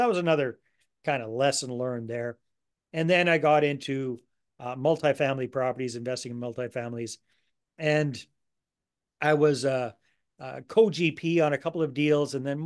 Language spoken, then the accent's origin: English; British Columbia, Canada; Well, I'm originally from British Columbia, so it wasn't a big shock for me